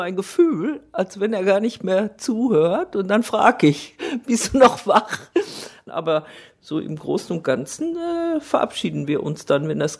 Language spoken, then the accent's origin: German; North Rhine-Westphalia, Germany; Mein Bruder und ich, wir sind aufgewachsen im Braunkohlengebiet bei Köln, in einem Abraumgebiet.